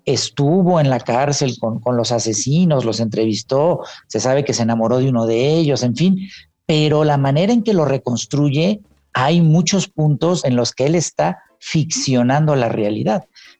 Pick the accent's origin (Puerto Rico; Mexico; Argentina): Mexico; Porque nuestra manera de lidiar como buenos mexicanos con las tragedias es riéndonos un poco de ellas.